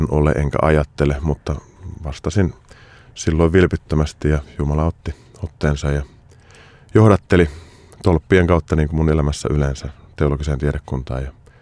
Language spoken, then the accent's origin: Finnish; Korso, Uusimaa, Finland; No mä oon kotoisin Korsosta, missä asun tälläkin hetkellä. Oon tehnyt siis kierroksia ja palannut kotiseudulle